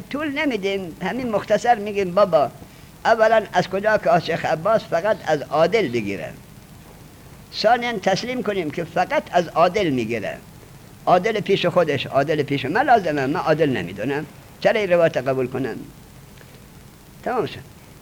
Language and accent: Persian; Ghazni, Afghanistan; من که گفتم من از غزنین هستم